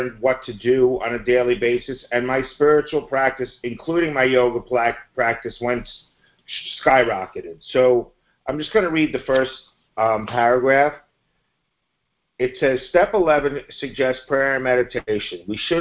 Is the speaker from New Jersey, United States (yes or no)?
yes; Montclair, New Jersey, United States; And I'm from Montclair, New Jersey. My home group is the Circle of Friends group in West Orange.